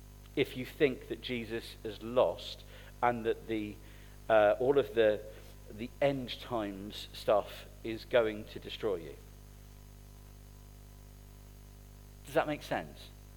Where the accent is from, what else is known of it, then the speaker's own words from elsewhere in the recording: United Kingdom; You know, I'm certain it's because we're British, but we're naturally pessimistic.